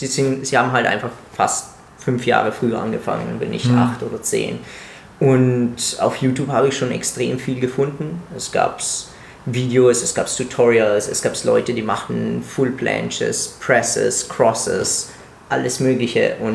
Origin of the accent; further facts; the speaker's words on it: Italy; German is a second language; eben als Italiener